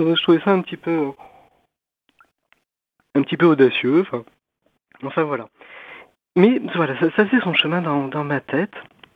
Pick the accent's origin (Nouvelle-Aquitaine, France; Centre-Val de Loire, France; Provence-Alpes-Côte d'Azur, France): Nouvelle-Aquitaine, France; Saint-Sever; j'ai grandi donc dans les Landes, dans un petit village à Saint-Sevé, qui m'a beaucoup marqué. On allait à la messe tous les dimanches avec mes parents, avec ma mère et ma sœur, on faisait partie de la chorale du village.